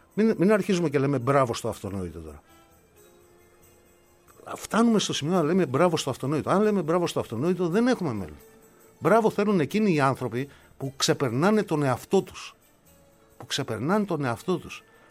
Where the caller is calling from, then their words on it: Kalamata, Peloponnese, Greece; Σήμερα αυτό που βίωσα στην πόλη μου την Καλαμάτα ήταν κάτι πρωτόγνωρο.